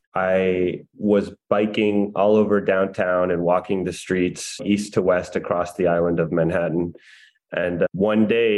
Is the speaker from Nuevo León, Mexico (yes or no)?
yes; Monterrey, Nuevo León, Mexico; English is a second language; I would take a Combi to school growing up in Monterrey.